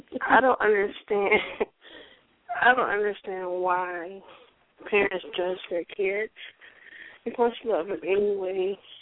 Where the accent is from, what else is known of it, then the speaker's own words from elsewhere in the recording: Bible Belt, United States; And I was raised in the Bible Belt and so on and so forth.